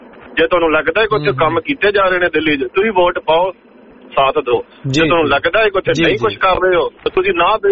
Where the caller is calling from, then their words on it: Melbourne, Victoria, Australia; Melbourne ਤੋਂ ਜੀ